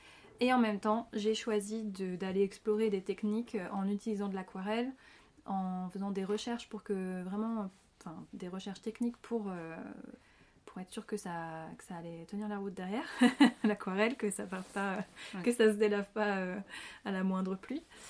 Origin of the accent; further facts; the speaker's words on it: Lyon, Auvergne-Rhône-Alpes, France; also born or lived in Paris; Parce que je suis lyonnaise